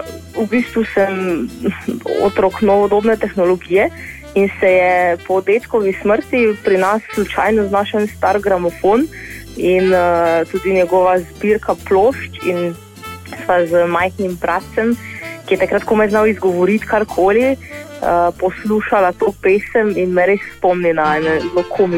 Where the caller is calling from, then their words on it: Maribor, Drava, Slovenia; iz Maribora